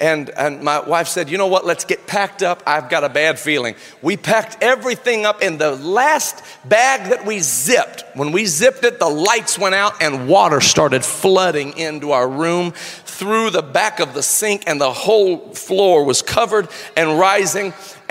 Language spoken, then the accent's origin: English; Indiana, United States; Well, I was raised in Indiana. Know all about tornadoes.